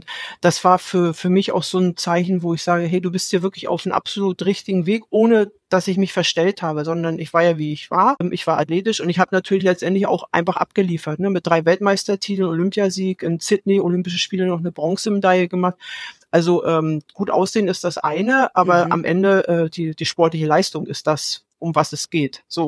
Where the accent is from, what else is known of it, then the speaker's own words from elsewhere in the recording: Neubrandenburg, Mecklenburg-Vorpommern, Germany; weil ich dachte, ganz Neubrandenburg, meine Heimatstadt, lacht über mich